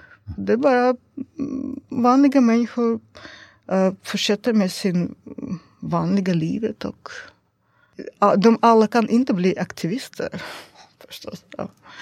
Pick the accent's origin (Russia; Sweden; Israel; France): Russia; Kovdor, Murmansk Oblast; Swedish is a second language; Kavdor, min hemstad.